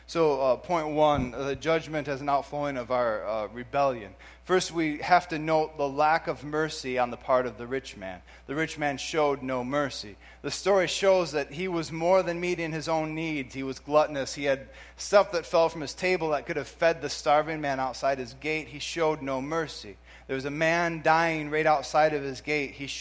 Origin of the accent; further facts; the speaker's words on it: United States; Now, as an American, this makes me uncomfortable, right?